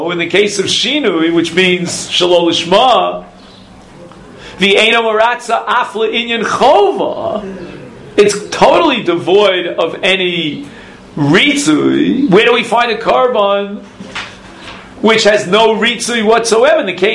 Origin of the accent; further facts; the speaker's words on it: Canada; I come from Canada where it's legal.